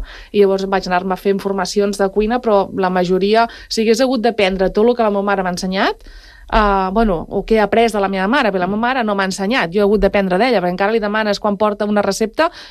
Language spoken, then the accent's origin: Catalan; Palau-sator, Catalonia, Spain; sóc de la Bisbal, saps? De l'Empordà, no sé què, tal, no, sóc de Palau-sator, i ara ho dic ben alt, no? I sóc de pagès.